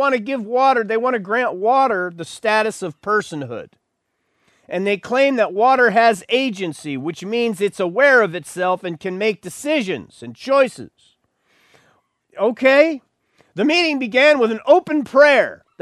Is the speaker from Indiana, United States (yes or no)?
no; Buffalo, New York, United States; born there; Yes, I'm indigenous. I was born in Buffalo. South Buffalo, that is. That's right. Pizza, subs, wings. Beef on wick. That's where I was.